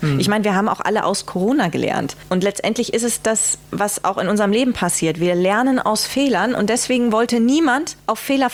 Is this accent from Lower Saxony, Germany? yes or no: yes; Leer, Lower Saxony, Germany; Er kommt ja aus Emden, ich komme aus Leer.